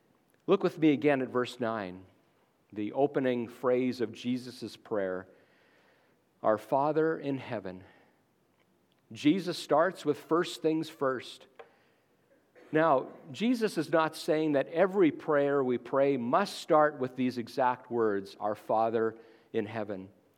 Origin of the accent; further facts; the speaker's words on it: Canada; When I was in school growing up in Canada, every day at my public school, we said the Lord's Prayer at the beginning of the day.